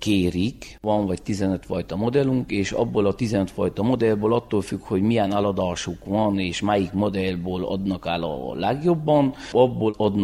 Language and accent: Hungarian; Lisnău, Covasna, Romania; Lisznyóból vagyok